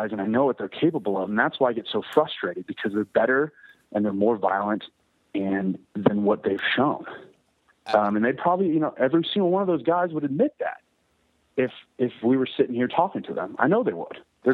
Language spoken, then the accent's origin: English; Texas, United States; You know, we're both kids from the Metroplex.